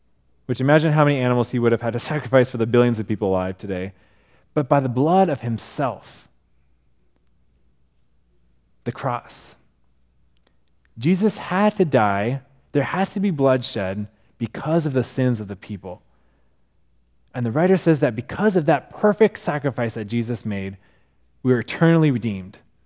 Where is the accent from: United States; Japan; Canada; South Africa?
Japan; because of growing up in Japan, I have an interest in world religions.